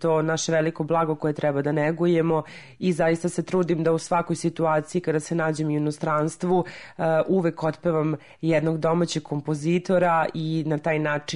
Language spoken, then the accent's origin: Serbian; Zrenjanin, Vojvodina, Serbia; Tako je, ja sam iz Vojvodine, iz